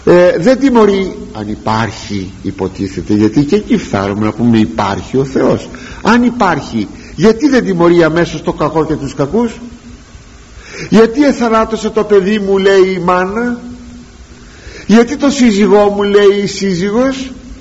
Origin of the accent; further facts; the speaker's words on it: Greece; Ναι, ναι, και επειδή εμείς ως Έλληνες, περιορίζω το θέμα, δεν μιλώ για όλη την Ορθοδοξία σε όλη τη γη, εμείς οι Έλληνες που ταυτίζομαι το χώρο μας των γεωγραφικών με την πίστη μας